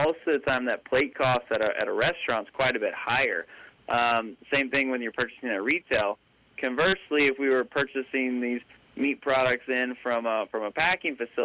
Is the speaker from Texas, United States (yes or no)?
yes; Texas, United States; I'm originally from right outside of Houston, Texas.